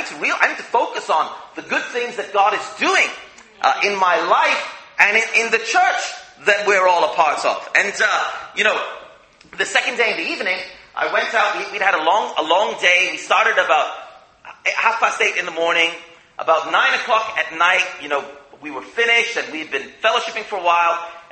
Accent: London, United Kingdom; And then when they heard I was from London, they said, "That's so encouraging. We hear great things are happening in London."

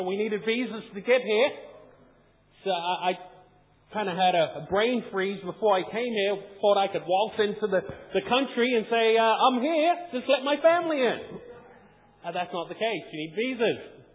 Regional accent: Norwich, East of England, United Kingdom; moved away as an adult; also born or lived in United States; I'm originally from Norwich.

